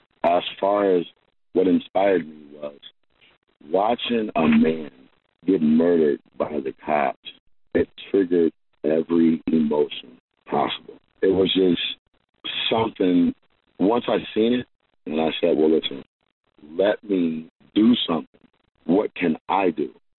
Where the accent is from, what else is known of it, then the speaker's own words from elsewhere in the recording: Lansing, Michigan, United States; now in Montgomery, United States; I'm from Lansing, Michigan, but I do live in Montgomery, Alabama.